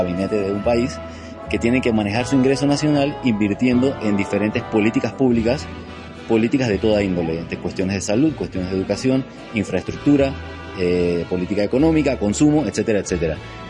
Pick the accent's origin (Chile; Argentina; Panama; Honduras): Panama; soy de Panamá.